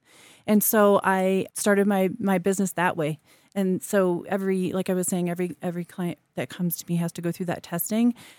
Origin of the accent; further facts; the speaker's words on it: Midwest, United States; I grew up in the Midwest, and when you grow up in the Midwest, you eat to eat.